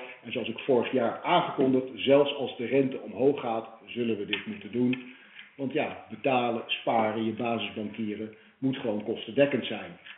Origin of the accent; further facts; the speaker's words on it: Berlin, Germany; born there; Dutch is a second language; Ik ben zelf geboren in Berlijn.